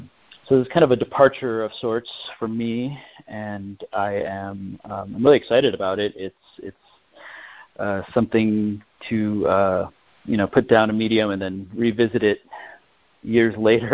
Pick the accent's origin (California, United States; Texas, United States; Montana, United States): California, United States; also born or lived in Los Angeles; having been born in L.A. To immigrant parents, my mom's from Mexico and my dad's from Syria. I grew up in South Orange County